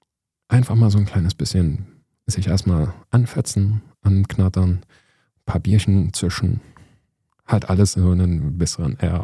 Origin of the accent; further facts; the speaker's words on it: Saxony, Germany; Wo ich herkomme, da rollt man hinten das R. Ich komme aus der Oberlausitz.